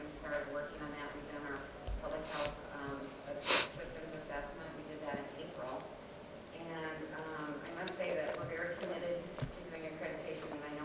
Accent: Colorado Springs, Colorado, United States; from Colorado Springs

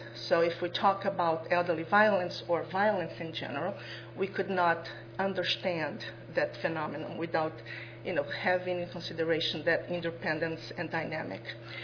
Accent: Brazil; now in Portugal; although I am from Brazil and work here as a clinician in the hospital

